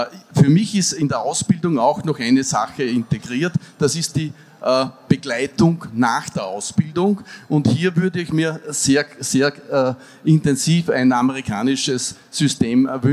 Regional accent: Krems, Lower Austria, Austria; ich komme aus Krems, Österreich.

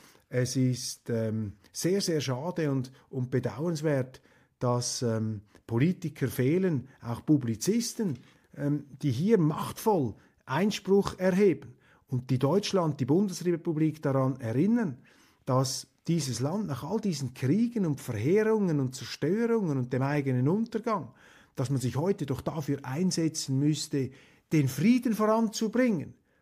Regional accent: Switzerland; als Schweizer sage ich nur Neutralität.

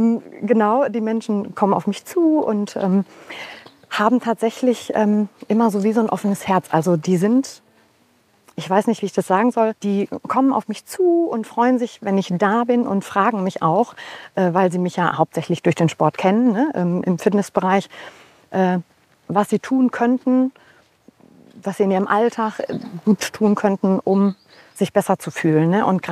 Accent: Oberhausen, North Rhine-Westphalia, Germany; Ich komme aus Oberhausen, bin 47 Jahre alt.

